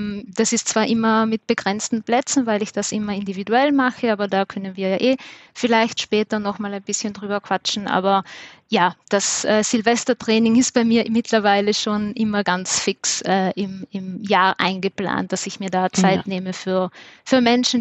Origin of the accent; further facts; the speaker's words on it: Trentino-Alto Adige, Italy; now in Vienna, Austria; ich komme ursprünglich aus Südtirol und lebe in Wien, deshalb ist mein Dialekt auch ein bisschen so ein Mischmasch